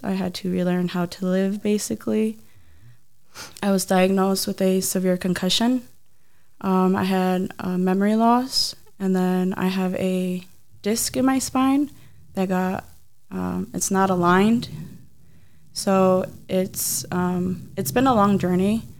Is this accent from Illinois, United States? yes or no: yes; Downers Grove, Illinois, United States; I'm from Downers Grove, Illinois, and I'm a non-traditional college student, so that means that I'm older than 22.